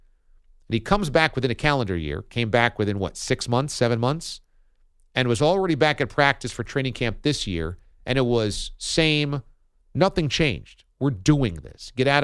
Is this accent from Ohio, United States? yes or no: yes; Akron, Ohio, United States; I'm not just around here because I'm from Akron.